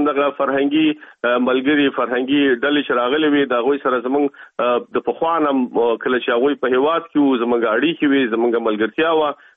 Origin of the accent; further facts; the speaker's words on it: Kabul, Afghanistan; moved away as an adult; افغانستان کې خو په کابل کې مونږ اوسېدلو، او هلته زما اوبر دومره نه و. تقریبا په یوویشت کلنۍ کې زه د افغانستان نه راوتلی یم